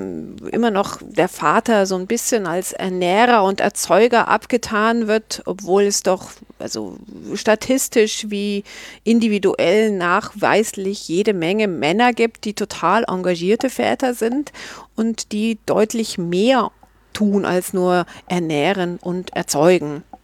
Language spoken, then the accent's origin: German; Munich, Bavaria, Germany; born there; Ich bin 1972 in München geboren und ich lebe auch in München.